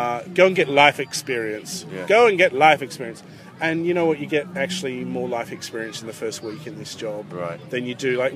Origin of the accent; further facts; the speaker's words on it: Sydney, New South Wales, Australia; now in Perth, Australia; No, I'm an Australian. I live in Perth, right. Western Australia, but I was raised in Sydney, okay. Which is on the East Coast. I've lived in Perth for 7 years